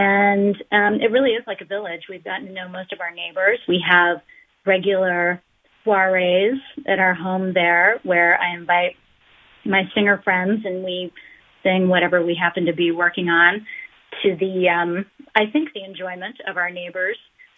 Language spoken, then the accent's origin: English; Ohio, United States; now in New York, United States; They remained in the home in which I grew up in Ohio, and I, as I said earlier, live in New York.